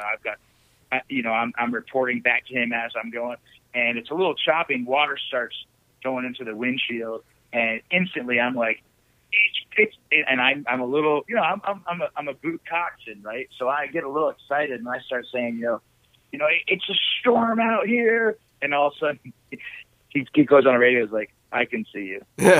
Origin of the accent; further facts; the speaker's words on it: United States; I grew up on Lake Champlain, so I knew that lake, but I didn't know it like I thought I did.